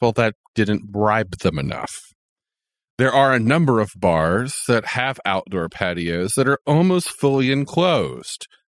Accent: Alabama, United States; When I went back to my home state of Alabama

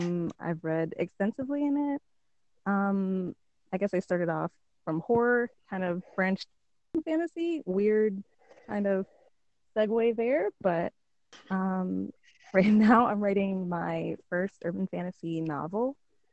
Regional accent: Alaska, United States; Interesting fact, I'm from Alaska. I live in the South now. So very big difference.

